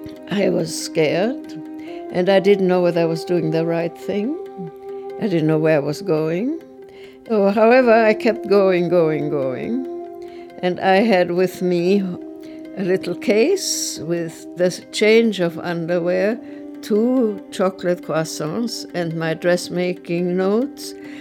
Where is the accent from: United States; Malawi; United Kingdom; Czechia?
Czechia; Prague; moved away; also born or lived in Innsbruck, Austria; My family moved to Prague when I was a few months old, so I never really lived in Austria, but I had an Austrian passport.